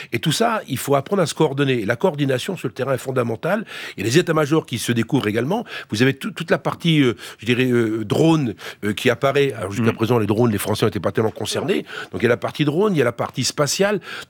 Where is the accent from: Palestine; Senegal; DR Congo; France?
France; Brittany; je suis breton, donc on peut gérer ça différemment.